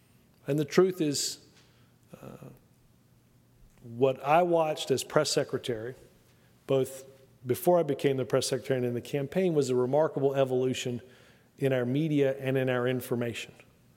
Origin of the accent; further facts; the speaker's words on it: Alabama, United States; or 5:30 when I was growing up in Alabama to watch what happened during the day